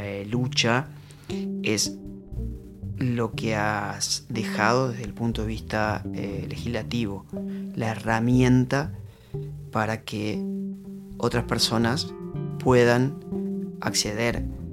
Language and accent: Spanish; Argentina; Como persona, como abogado, como estudioso del derecho y también como argentino